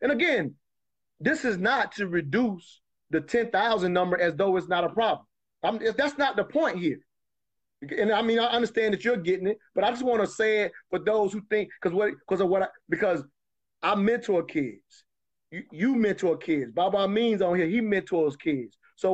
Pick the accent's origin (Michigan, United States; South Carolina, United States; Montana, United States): South Carolina, United States; I'm from South Carolina, the South.